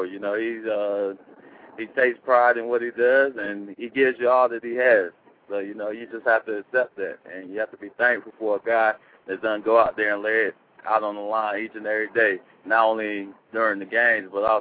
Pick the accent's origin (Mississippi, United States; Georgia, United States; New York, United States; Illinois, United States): Georgia, United States; Atlanta; I'm originally from Atlanta, and to be playing Atlanta to go to the Super Bowl, I mean, that was really exciting for me